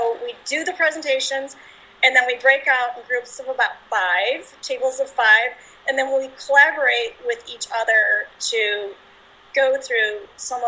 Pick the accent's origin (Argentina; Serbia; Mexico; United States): United States; Chicago, Illinois; Okay, I'm actually from Chicago, Illinois